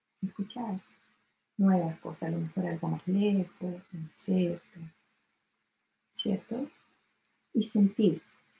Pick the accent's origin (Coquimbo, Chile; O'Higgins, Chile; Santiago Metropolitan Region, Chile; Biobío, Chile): O'Higgins, Chile; Boca de Rapel; Yo en mi niñez, adolescencia, estuve en la Boca de Rapel por muchos años, cerca de Matanza, y ahí sí que hay viento.